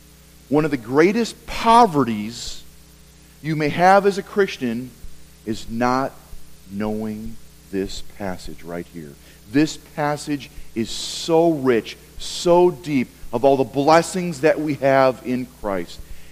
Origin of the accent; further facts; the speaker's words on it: Appleton, Wisconsin, United States; the week after I was in my hometown Appleton area at Life Fest